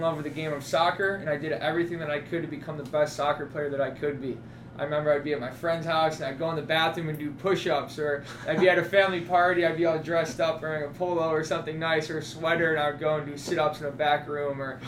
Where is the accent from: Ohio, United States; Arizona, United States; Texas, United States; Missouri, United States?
Ohio, United States; Strongsville; Yeah, I grew up in Strongsville, Ohio. We all did. Go Mustangs.